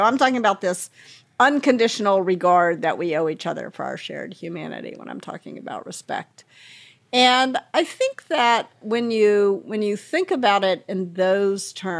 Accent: the South, United States; I mean, I grew up in the South, and that's also a region that is not known for challenge directly, shall we say.

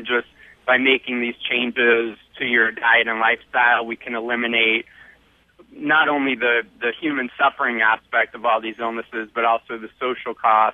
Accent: New York, United States; I grew up in New York

